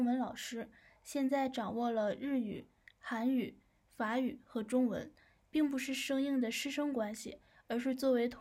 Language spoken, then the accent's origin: Japanese; Dalian, Liaoning, China; Japanese is a second language; 出身は中国の大連です。